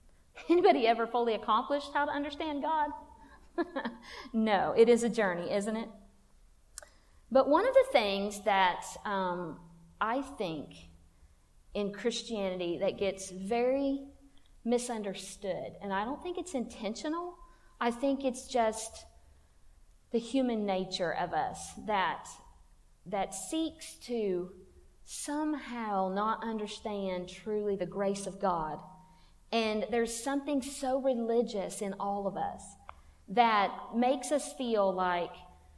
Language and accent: English; Leesville, South Carolina, United States; I am married. My husband's a pastor. We're from Leesville, South Carolina.